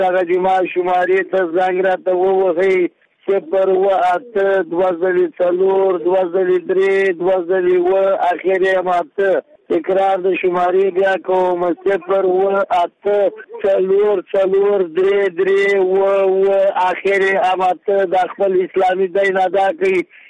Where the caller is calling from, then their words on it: Mazar-i-Sharif, Balkh, Afghanistan; د مزار شریف نه.